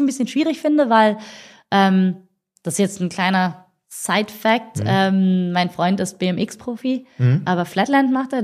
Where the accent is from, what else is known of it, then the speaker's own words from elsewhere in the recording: Germany; born there; Ich bin geboren in Deutschland, habe einen deutschen Pass, aber ich habe noch eine irakische Staatsbürgerschaft.